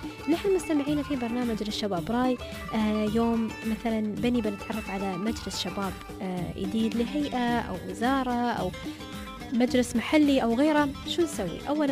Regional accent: United Arab Emirates; لمصلحة بلادنا الإمارات

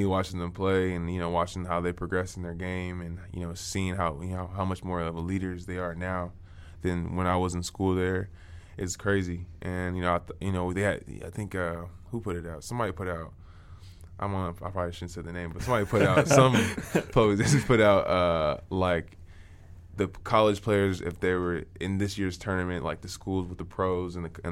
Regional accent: West Coast, United States; now in New York, United States; Even though I'm from the West Coast, like, I never really liked the cold weather or anything like that until I came to New York

